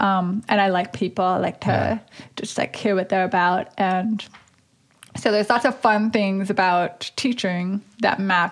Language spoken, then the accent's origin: English; Dickinson, North Dakota, United States; In Dickinson, North Dakota.